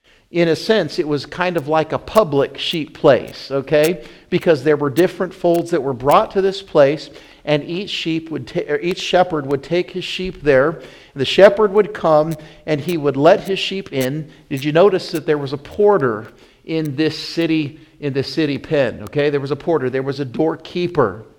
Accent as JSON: {"language": "English", "region": "Wyoming", "country": "United States", "tie": "born or raised there", "said": "I grew up in Wyoming, and there's a lot more shepherding out there."}